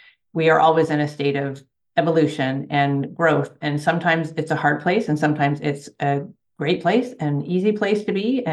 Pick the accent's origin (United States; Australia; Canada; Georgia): Canada; I'm Canadian.